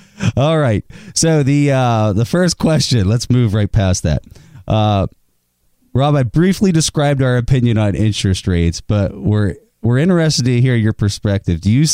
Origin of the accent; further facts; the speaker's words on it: Pennsylvania, United States; And I'm from Western Pennsylvania, and we used to drive home whenever, you know, Christmas break or whatever.